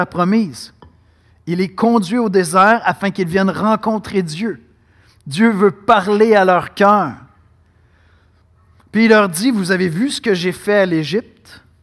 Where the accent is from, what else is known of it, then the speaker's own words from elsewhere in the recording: Canada; born there; Mais je reviens avec mon illustration d'être né ici. Comme je vous dis, ce n'est pas pour faire l'éloge total du Canada.